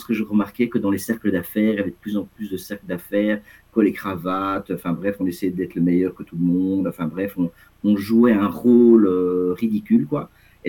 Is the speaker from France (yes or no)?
no; Belgium; Oui, donc moi j'ai 53 ans, donc j'habite en Belgique. Donc, je dirais, voilà, donc je suis un Belge.